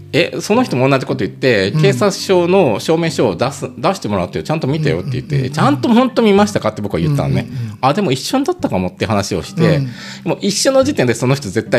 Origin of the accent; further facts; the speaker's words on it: Aichi, Japan; あ同郷ですよとか言って同じ愛知ですとか言って、うん、名古屋じゃないですけどって言っていう話をして